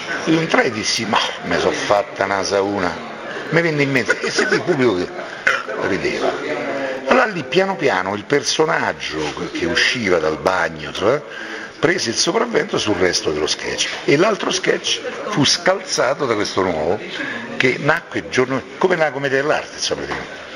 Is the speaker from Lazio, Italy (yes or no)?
yes; Rome, Lazio, Italy; non capisco perché noi romani ci dobbiamo vergognare il fatto che siamo romani